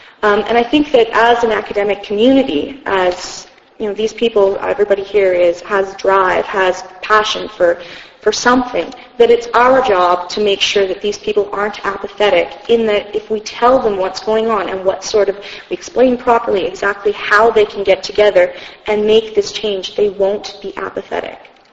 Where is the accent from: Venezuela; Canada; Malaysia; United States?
Canada; I'm excited to be a Canadian. I enjoy my heritage